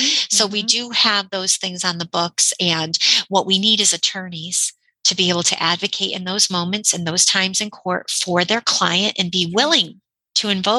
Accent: Connecticut, United States; I'm from Connecticut.

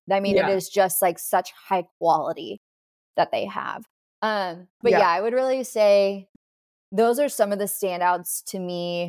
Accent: Texas, United States; accent: Texas; I always say it with my Texas accent.

